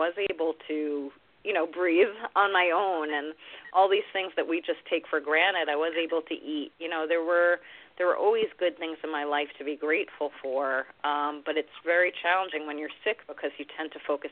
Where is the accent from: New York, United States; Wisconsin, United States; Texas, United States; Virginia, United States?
New York, United States; New York City; I grew up in New York City. I saw a lot of addiction